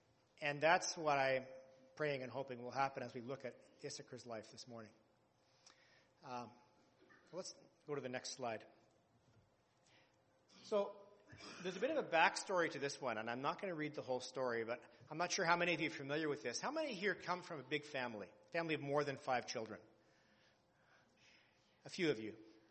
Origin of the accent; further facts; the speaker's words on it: Canada; Being Canadian, I have to start with an apology, right?